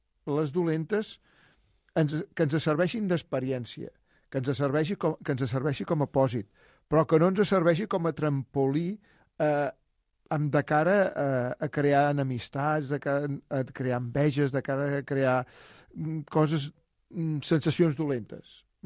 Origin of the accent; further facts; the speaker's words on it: Badalona, Catalonia, Spain; Penseu que nosaltres, sabeu que som de Badalona